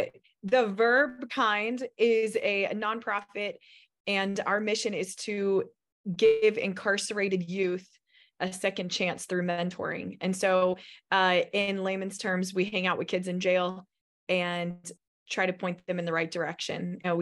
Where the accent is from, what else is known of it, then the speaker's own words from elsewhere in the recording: Orlando, Florida, United States; So I found myself back in my hometown of Orlando, Florida, completely lost, no husband, no kids, no career, nothing.